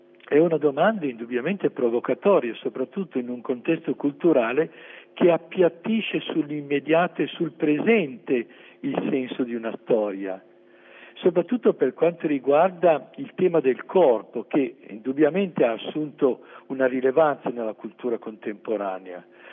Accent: Milan, Lombardy, Italy; Io vengo da Milano, sono stato ordinato e prete per tanti anni lì prima. Io ho fatto il prevosto a Legnano

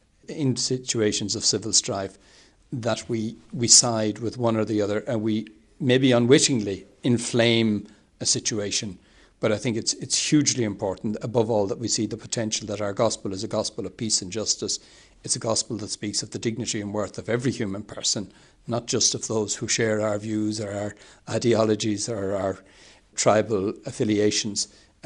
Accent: Ireland; I suppose, I come from Ireland, we've been through a process there

